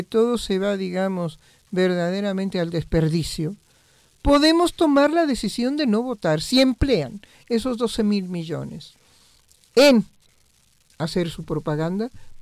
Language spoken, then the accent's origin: Spanish; Mexico; a la posibilidad de vivir en este país, que bueno, como mexicanos lo vemos divino, maravilloso, increíble